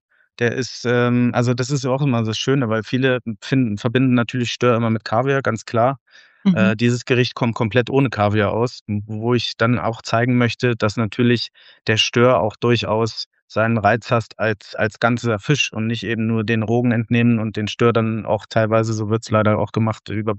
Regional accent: Braunschweig, Lower Saxony, Germany; Braunschweiger Mumme ist so eine Bierspezialität aus meiner Heimat, aus Braunschweig.

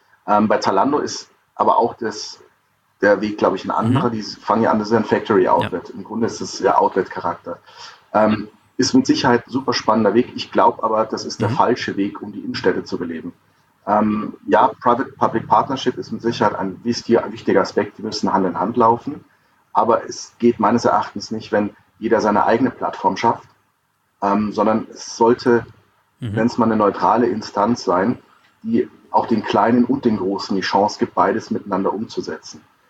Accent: Mannheim, Baden-Württemberg, Germany; Ich komme aus Mannheim

